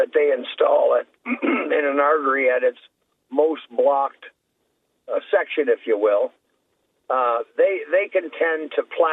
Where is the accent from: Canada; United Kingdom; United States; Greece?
Canada; I'm from Canada, as you know.